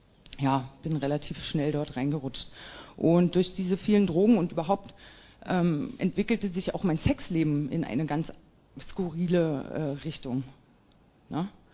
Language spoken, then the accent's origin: German; Potsdam, Brandenburg, Germany; born there; Also, geboren bin ich tatsächlich in Potsdam, also hier um die Ecke.